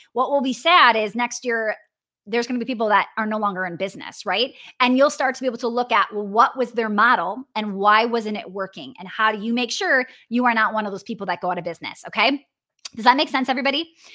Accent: Wisconsin, United States; accent: Wisconsin; I just could totally hear my Wisconsin accent come out.

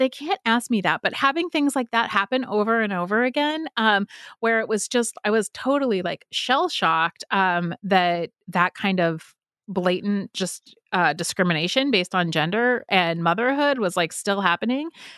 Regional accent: California, United States; moved away as an adult; now in Pittsburgh, United States; I'm from a coast. I'm from California, and I moved to Pittsburgh from the Bay Area.

